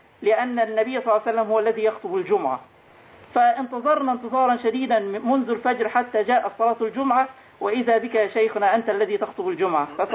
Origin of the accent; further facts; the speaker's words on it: Egypt; رأيت كأني رجعت إلى مصر إلى بلدتنا، ورأيت الناس متجمهرون